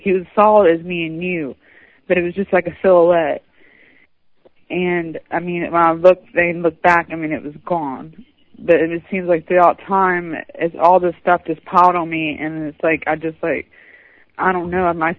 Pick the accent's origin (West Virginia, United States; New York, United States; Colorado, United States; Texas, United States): West Virginia, United States; West Virginia, by the way.